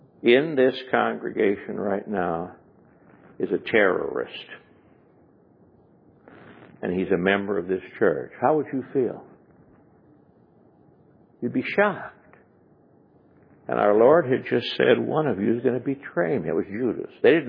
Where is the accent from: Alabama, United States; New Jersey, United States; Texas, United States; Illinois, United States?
Illinois, United States; Chicago; I come from Chicago area, and our great black singer was